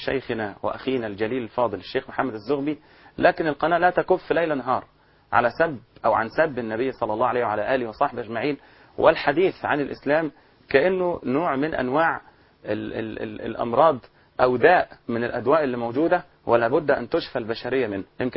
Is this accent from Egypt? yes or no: yes; Egypt; فدعوني أقول أننا كمصريين لسنا أبناء الفاتحين الغزاة كما يقولون